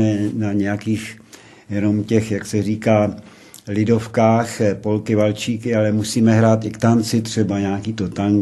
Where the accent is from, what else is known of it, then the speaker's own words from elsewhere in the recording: Plzeň, Plzeň Region, Czechia; A někteří ti hráči, nebo někteří ti, kdo tam chodí, jsme byli Plzeňáci taky.